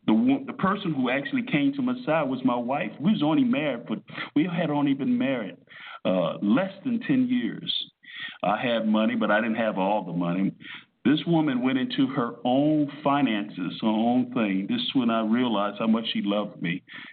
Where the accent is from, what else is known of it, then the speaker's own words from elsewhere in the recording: Miami, Florida, United States; Many of y'all don't understand. I'm from Miami.